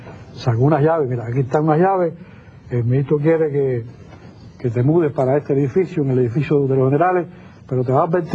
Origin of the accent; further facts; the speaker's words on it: Havana, Cuba; si pudiera, bueno, morirme allí, en mi tierra, morirme allí